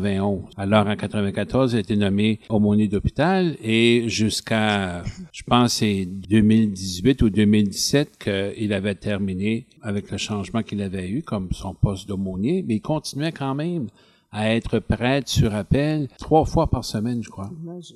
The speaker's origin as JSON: {"language": "French", "town": "Grand Falls", "region": "New Brunswick", "country": "Canada", "said": "C'était pas ma paroisse, puis c'était la paroisse voisine, chez nous à Grand-Sault."}